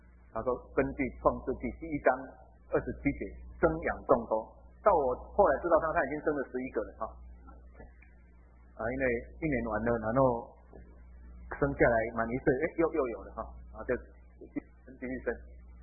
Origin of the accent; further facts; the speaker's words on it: Taiwan; 我还记得我小时候在台湾的时候